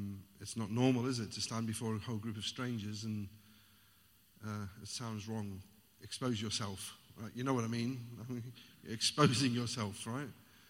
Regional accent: Glasgow, Scotland, United Kingdom; born there; And I was born in Glasgow, in Scotland.

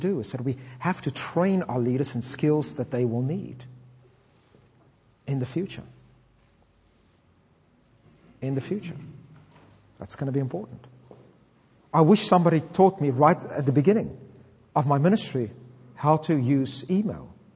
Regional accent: South Africa; I come from South Africa.

